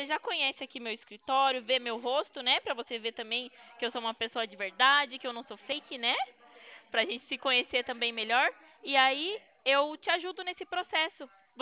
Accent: Sorocaba, São Paulo, Brazil; eu sou de Sorocaba.

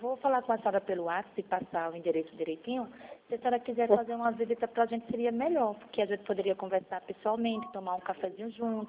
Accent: Jaraguá do Sul, Santa Catarina, Brazil; Nós somos de Jaraguá do Sul.

